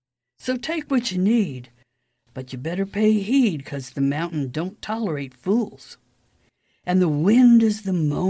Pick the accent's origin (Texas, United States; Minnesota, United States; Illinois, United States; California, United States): Texas, United States; accent: Texas twang; I grew up in the Texas Hill Country, where the Old West traditions are honored very highly still. So, if I lapse into a Texas twang here and there, you'll understand.